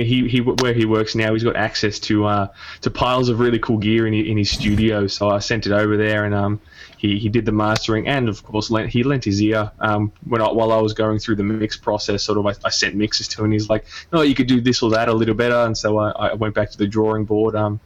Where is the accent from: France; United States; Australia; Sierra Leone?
Australia; Melbourne, Victoria; I'm Australian, born and bred. I've been my whole life here. So down in sunny old Melbourne, which is in Victoria, sort of the southeast corner of Australia.